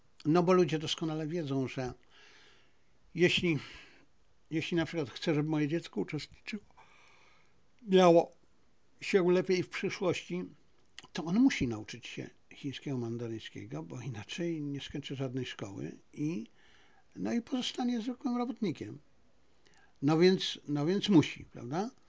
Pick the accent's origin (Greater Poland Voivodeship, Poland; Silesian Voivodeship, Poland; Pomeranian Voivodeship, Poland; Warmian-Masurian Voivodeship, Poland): Silesian Voivodeship, Poland; Ja jestem Ślązakiem, ja jestem również Lwowiakiem po części, bo część mojej rodziny przyjechała ze Lwowa do Śląsku, na Śląsk, ja się tam urodziłem, ale czuję ogromny związek zarówno ze Śląskiem, jak i z Lwowem.